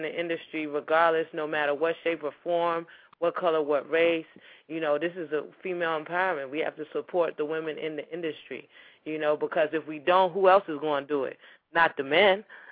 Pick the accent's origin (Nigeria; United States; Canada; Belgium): Nigeria; because I'm, like I said, I'm Nigerian, and the Nollywood, the whole Nigerian films have been taking the world by storm.